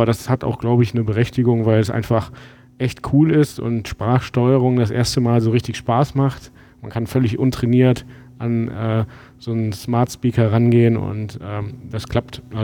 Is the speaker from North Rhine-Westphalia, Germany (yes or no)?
yes; Düren, North Rhine-Westphalia, Germany; Ich bin ursprünglich eigentlich aus der Mitte zwischen Köln und Aachen, Düren, hab dann in Stuttgart studiert